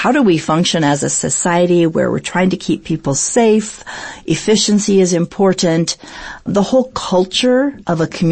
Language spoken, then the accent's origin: English; Canada; Yeah, I'm from Canada.